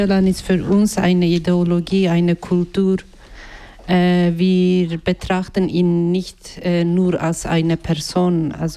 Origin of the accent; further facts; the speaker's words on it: Turkey; born there; first language Kurdish; German is a second language; jetzt zum Beispiel auf Türkisch spreche und leider nicht auf Kurdisch, weil ich in der Türkei geboren bin und dort ist meine Muttersprache verboten.